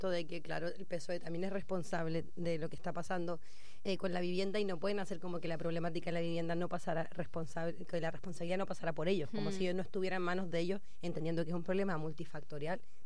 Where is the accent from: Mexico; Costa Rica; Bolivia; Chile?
Chile; yo soy chilena, no argentina.